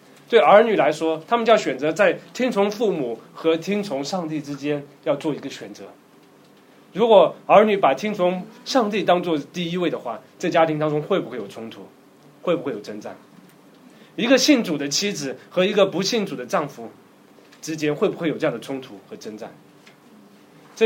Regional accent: China; 对我们中国来说，家人往往会给我们带来很多虚假的安全感。我们中国人就喜欢抱团做生意嘛

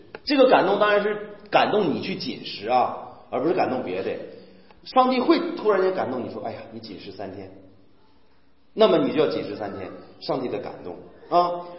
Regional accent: Northeast China, China; accent: Northeastern Mandarin; 就用我们东北话讲，这个爷们儿

